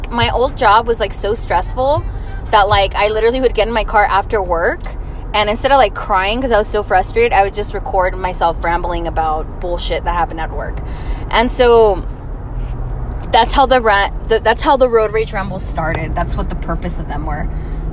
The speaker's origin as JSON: {"language": "English", "region": "Texas", "country": "United States", "said": "It's just kind of like people from Texas in general, and I mean that as a Texan."}